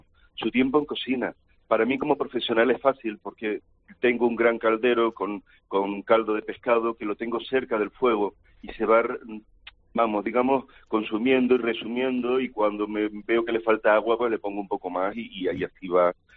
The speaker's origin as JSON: {"language": "Spanish", "region": "Canary Islands", "country": "Spain", "said": "soy canario"}